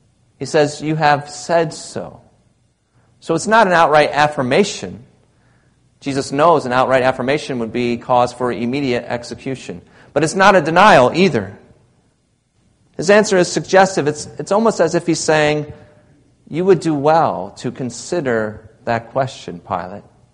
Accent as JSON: {"language": "English", "region": "Michigan", "country": "United States", "tie": "born or raised there", "said": "But it was perfect for where I grew up in Michigan, especially in wintertime when there's piles of snow."}